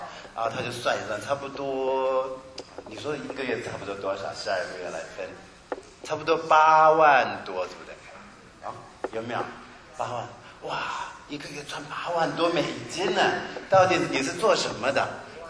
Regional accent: China; 你要想多大就想多大，我们中国人叫异想天开。

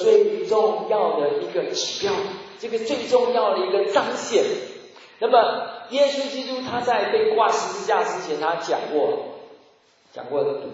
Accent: Taiwan; now in United States; 好像我们台湾人跑到温州啊，跑到宁波

